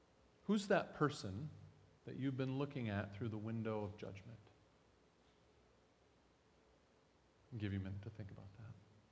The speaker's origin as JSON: {"language": "English", "town": "Jenison", "region": "Michigan", "country": "United States", "tie": "born or raised there", "said": "When I grew up in Jenison, if you mowed your lawn on Sunday, boy, would the neighbors talk."}